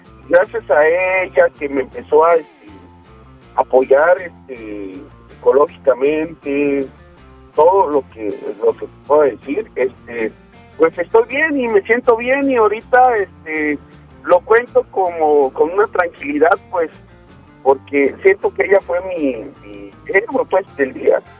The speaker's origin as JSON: {"language": "Spanish", "region": "Chiapas", "country": "Mexico", "said": "De Chiapas."}